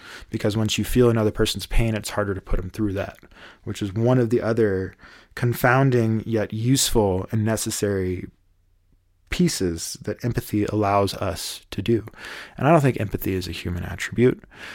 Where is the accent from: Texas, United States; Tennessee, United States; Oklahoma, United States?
Tennessee, United States; You know, I was born in Tennessee, and in Tennessee, you are the minority if you're not Christian. Most people, when I was growing up, were part of the church.